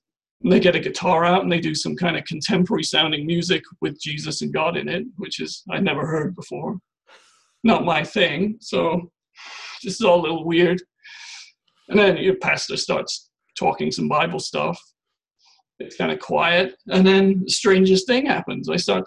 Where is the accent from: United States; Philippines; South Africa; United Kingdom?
United Kingdom; England; born there; my church background is pretty much zero. I was born in England, and it's a pretty secular place. So my parents, there was no church for my parents. There was no church for me.